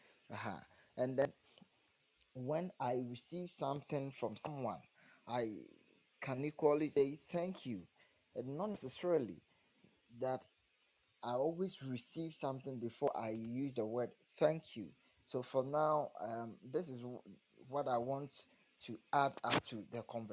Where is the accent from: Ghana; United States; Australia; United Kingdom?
Ghana; I'm from Ghana. Yeah, so let me take it from our culture here.